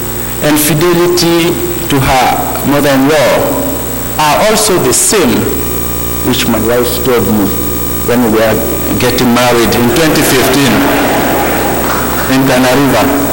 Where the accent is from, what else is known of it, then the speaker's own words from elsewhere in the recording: Guinea; I am from Guinea-Conakry, and I'm a minister in St. Andrews here, and I work with the French service.